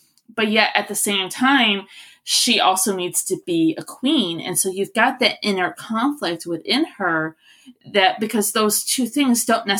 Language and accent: English; Utica, New York, United States; I was central New York. I'm originally from the Utica area.